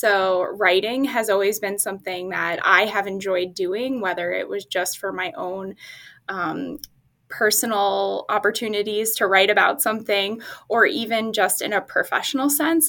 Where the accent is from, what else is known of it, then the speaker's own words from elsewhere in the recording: New Jersey, United States; moved away as an adult; now in Syracuse, United States; I came here from New Jersey to pursue my undergraduate degree in public relations and political science